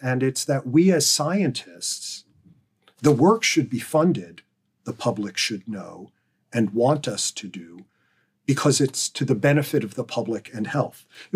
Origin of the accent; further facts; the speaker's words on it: Pennsylvania, United States; I've played multiple sports, even growing up in Pennsylvania. The quintessential Pennsylvania sports of football and wrestling.